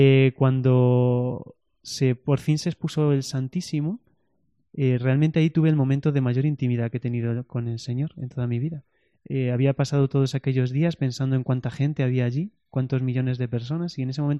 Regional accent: Cobisa, Castilla-La Mancha, Spain; Yo soy de Covisa. He vivido siempre en Covisa, entre Covisa, Toledo, siempre por allí.

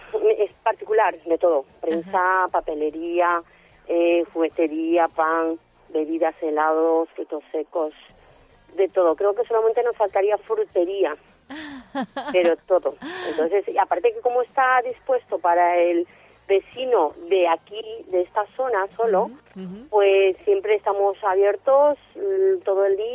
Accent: Peru; now in Spain; yo vengo de Perú y yo ahí siempre me ha gustado esto del comercio

